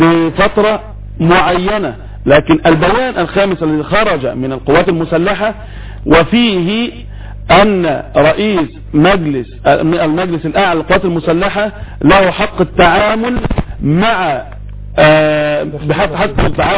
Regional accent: Egypt; في بلدنا مصر

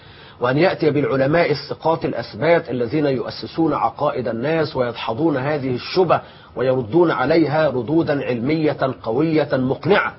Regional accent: Egypt; أن يقي بلادنا مصر من كل شر وسوء

